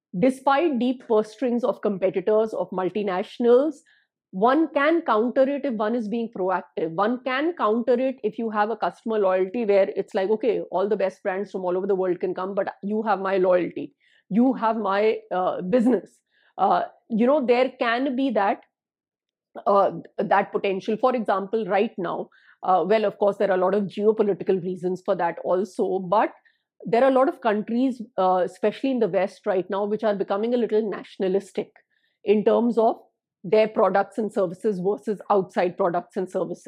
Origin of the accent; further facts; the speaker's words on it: India; we grew up in India